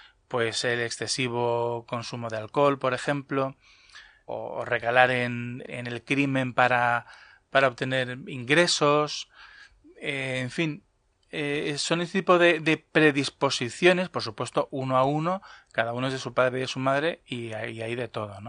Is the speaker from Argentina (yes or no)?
no; Spain; evidentemente somos españoles, nos vemos como españoles